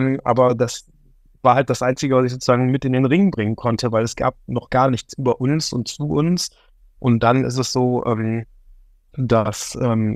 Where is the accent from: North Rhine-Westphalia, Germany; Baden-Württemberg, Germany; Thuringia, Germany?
North Rhine-Westphalia, Germany; Remscheid; steht auch Remscheid-Lennep, das ist der Ort, wo ich herkomme.